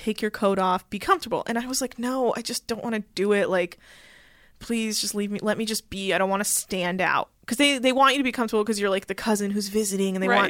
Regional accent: United States; They're so protective of me because I'm the American cousin and they want me to be comfortable

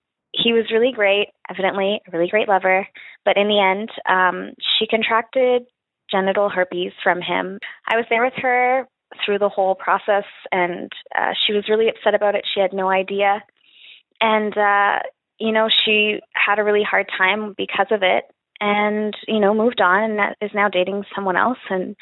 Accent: Canada; I'm a single female, straight, 22 years old, and I'm from Canada.

